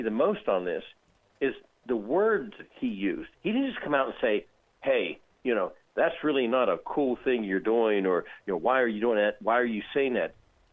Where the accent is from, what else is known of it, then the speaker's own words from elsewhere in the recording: Ohio, United States; you know where I'm from. I'm from Appalachia, Ohio. I had a 14-15% Republican index in my district.